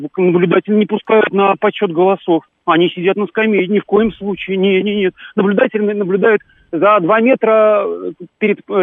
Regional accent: Belarus; now in Russia; 39 лет. Я сам из Беларуси, уже гражданин России.

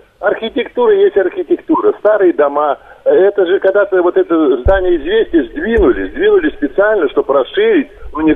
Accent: Moscow, Russia; И вот я родился, говорю, на Патриарших. На Арбате, вот этот роддоме, коренной москвич. А вот волей судьбы стал прописан в Подмосковье.

